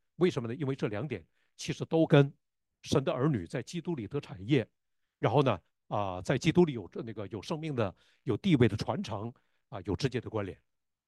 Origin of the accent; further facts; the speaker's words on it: Northeast China, China; 我在东北长大，我几乎没有见到过任何一个家庭当中。